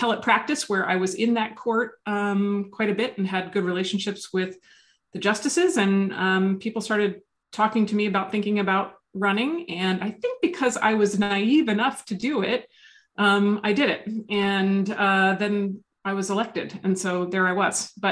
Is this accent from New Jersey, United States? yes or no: yes; New Jersey, United States; And she lived in New York City. I grew up in New Jersey.